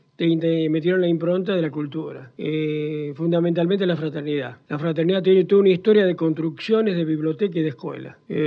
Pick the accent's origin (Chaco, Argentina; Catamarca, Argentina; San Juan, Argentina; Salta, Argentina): San Juan, Argentina; Pie de Palo; also born or lived in Santa Fe; Yo nací en Santa Fe capital, mi padre era ferroviario, pero yo me di cuenta que vivo en este mundo en un pueblito que se llama Pie de Palo.